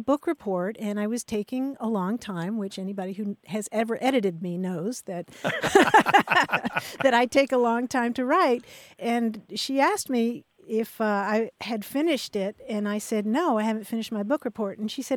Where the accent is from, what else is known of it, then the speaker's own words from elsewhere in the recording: Kentucky, United States; Mark, did you know I grew up in Kentucky?